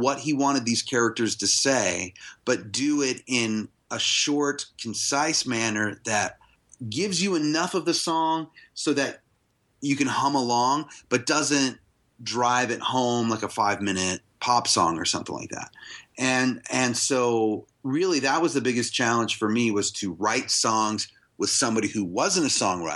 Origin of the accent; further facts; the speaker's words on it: Virginia, United States; because growing up in Virginia near Washington, D.C., I did a ton of community theater and high school theater